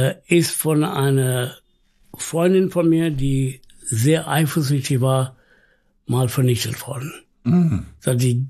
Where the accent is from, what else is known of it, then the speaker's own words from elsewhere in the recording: Hamburg, Germany; Ich bin in Alster groß geworden.